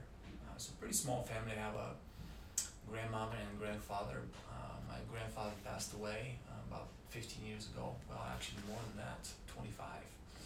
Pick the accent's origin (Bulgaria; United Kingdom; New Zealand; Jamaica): Bulgaria; moved away as an adult; now in United States; I am originally from Bulgaria. Went through high school and served 9 months in the military back home before I decided to jump on the plane and join University of Northern Iowa and get my degree there.